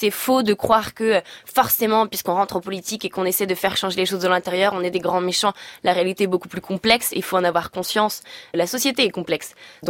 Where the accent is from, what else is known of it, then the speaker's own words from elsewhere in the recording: Auvergne-Rhône-Alpes, France; Moi, je viens de Savoie, donc je suis forcément intéressée par le travail d'Éric Piolle à Grenoble parce que ça concerne mes montagnes